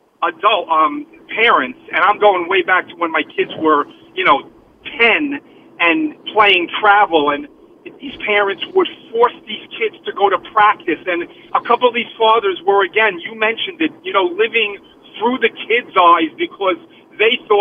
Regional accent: Brooklyn, New York, United States; I'm 55, and I grew up in Brooklyn, and I played roller hockey growing up

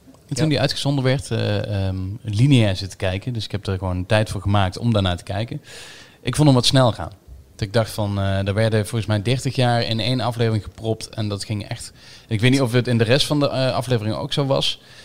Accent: Netherlands; Waarom zijn wij Nederlanders zo gefixeerd op crime?

